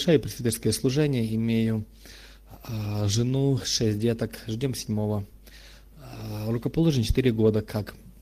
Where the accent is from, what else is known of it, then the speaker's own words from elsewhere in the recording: Ukraine; Я с Украины. Это ближе к Западной Украине, Киевское объединение.